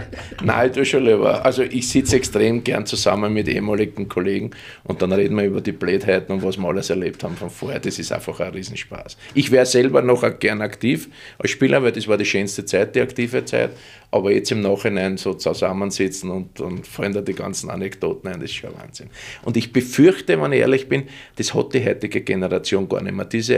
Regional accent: Vienna, Austria; Oh, Wien ist meine Heimatstadt, ja.

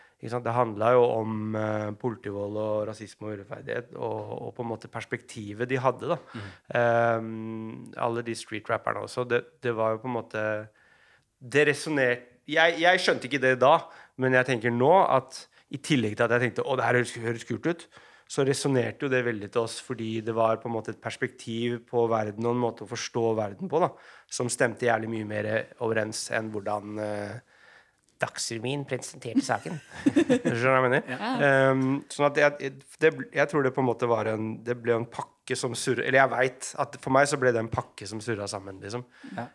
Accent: Oslo, Norway; for jeg er fra Romsås så det var en bydel eller var en bydel i Oslo

